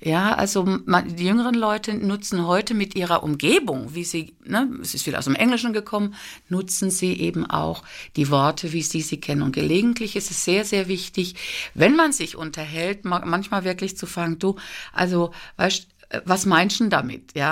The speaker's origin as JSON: {"language": "German", "country": "South Africa", "tie": "born or raised there", "said": "Ich bin in Südafrika geboren, ich bin groß geworden. Ich habe hier Sprachgebräuche, auch im Englischen in dem Fall."}